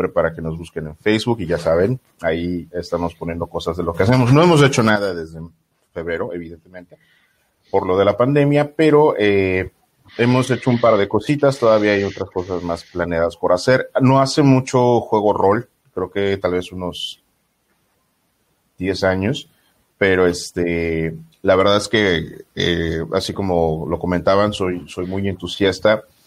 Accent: Veracruz, Mexico; now in Villahermosa, Mexico; soy mexicano, pero vengo específicamente o procedo específicamente del puerto de Veracruz. De los primeros puertos de América. Y bueno, no estoy en redes como tal porque no tengo Facebook ni cosas de esas, ni Twitter, pero sí tengo aquí en donde vivo, en Villahermosa, Tabasco

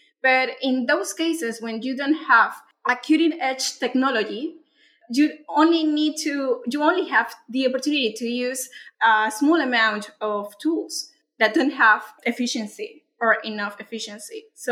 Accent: Venezuela; English is a second language; I am from Venezuela. So there, doing science there is quite difficult

